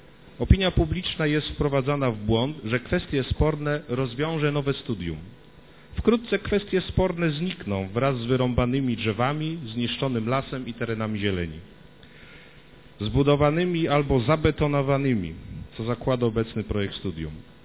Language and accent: Polish; Poznań, Greater Poland Voivodeship, Poland; Biznes tylko zarabia, władza odejdzie, my zaś tu żyjemy, to my jesteśmy u siebie, my poznaniacy, proszę Państwa.